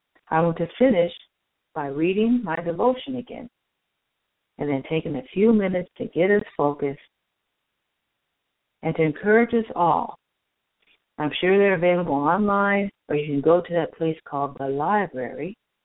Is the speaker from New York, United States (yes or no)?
no; California, United States; And yes, I'm a Californian, a Southern Californian, and a Valley girl.